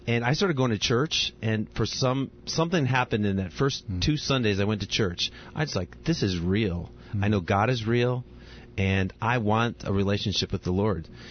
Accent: Pekin, Illinois, United States; also born or lived in Elmhurst; very young, we went to church, but then we quit going for some reason. I think it's when we moved. We moved from the Elmhurst area down to Pekin near Peoria, and we quit going to church for some reason.

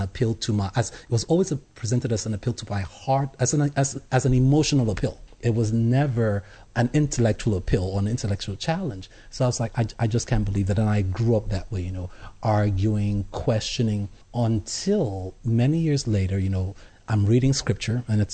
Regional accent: Nigeria; So I grew up in Nigeria.

